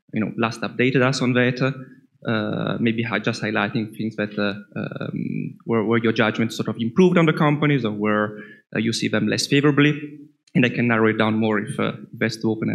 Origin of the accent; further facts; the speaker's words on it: Milan, Lombardy, Italy; I'm from Milan.